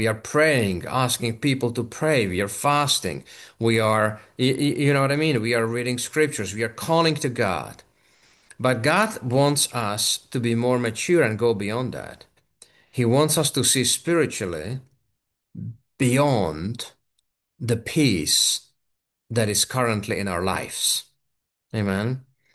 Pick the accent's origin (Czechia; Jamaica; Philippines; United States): Czechia; And even though I'm from the Czech Republic, we consider ourselves for many decades as a Western society.